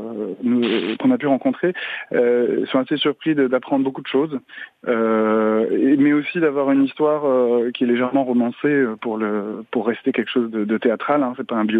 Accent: Paris, Île-de-France, France; pour moi, en tant que Parisien

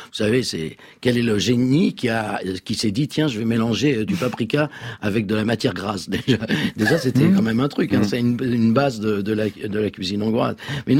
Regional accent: Drancy, Île-de-France, France; born there; Bon, moi, je suis né à Drancy et je me souviens de promenades avec mon père.

